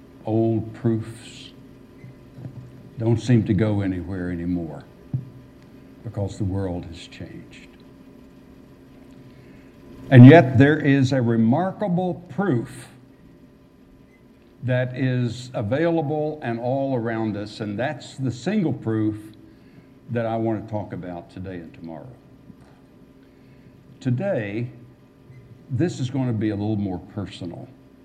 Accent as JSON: {"language": "English", "region": "West Virginia", "country": "United States", "tie": "born or raised there", "also_born_or_lived": "Arkansas", "moved": "as an adult", "said": "I was born and reared in West Virginia. Made my way to Fried Hardeman College, and then to Harding College, and then to Northeast Arkansas for 10 years in the 60s"}